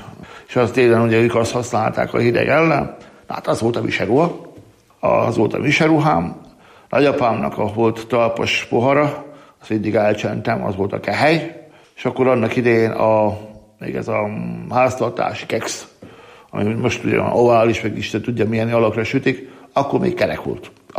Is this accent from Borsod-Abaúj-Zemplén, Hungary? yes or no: yes; Borsod-Abaúj-Zemplén, Hungary; Miskolcvárló Halsányból származom, egy 3000 lelkes településről, egy vegyes hallású település, mert kétharmada katolikus, egyharmada református